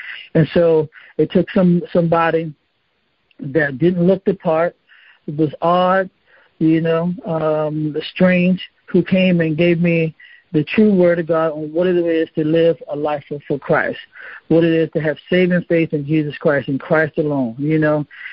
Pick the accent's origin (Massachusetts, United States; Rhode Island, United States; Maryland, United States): Maryland, United States; Baltimore; now in Houston, United States; I grew up in Baltimore, spent time in the military, got out the military, in ministry since that time.